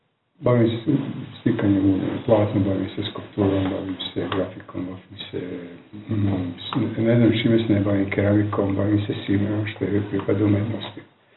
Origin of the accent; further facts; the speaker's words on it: Vojvodina, Serbia; now in Novi Sad, Serbia; iz Novog Sada, a Veternika, to je pregrađe Novog Sada. Inače sam rodom iz Trčija, starog, 50 km od Novog Sada, ali 25 godina živim tamo.